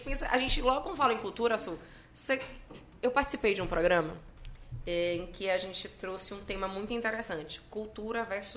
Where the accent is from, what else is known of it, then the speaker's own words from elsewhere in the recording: Cachoeira, Bahia, Brazil; Eu venho de Cachoeira, Recôncavo Baiano.